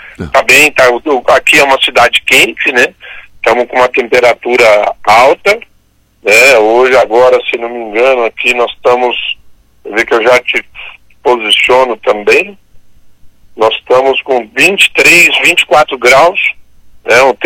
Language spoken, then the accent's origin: Portuguese; Maringá, Paraná, Brazil; Não, eu sou, na realidade, eu sou de Maringá.